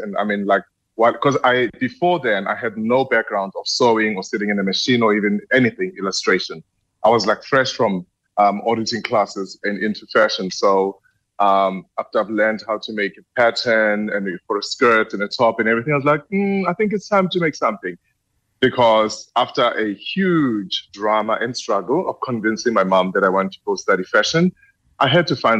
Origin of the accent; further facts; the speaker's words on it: South Africa; as a designer and an entrepreneur, and also as a South African, we start from zero to be where we are.